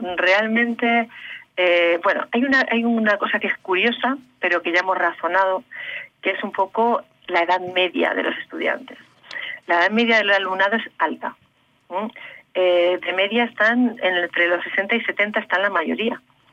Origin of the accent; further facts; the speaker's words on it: Argentina; soy una persona de Argentina.